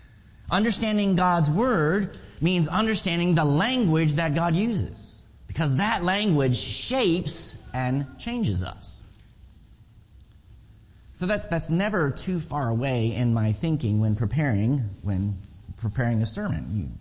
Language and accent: English; Maryland, United States; Near where I grew up in Maryland, there was a full-service butcher shop